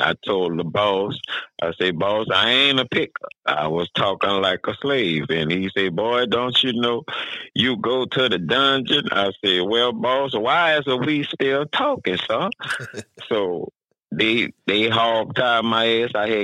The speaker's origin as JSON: {"language": "English", "region": "Louisiana", "country": "United States", "said": "I never fucking heard of them parts of Louisiana. I'm from Louisiana."}